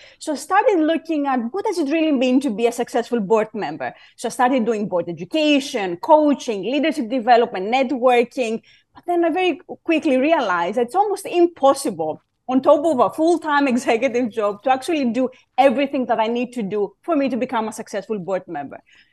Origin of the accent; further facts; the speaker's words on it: Athens, Attica, Greece; accent: Greek; English is a second language; I'm originally from Greece, from Athens, in case, you know, anyone could not tell by my Greek accent.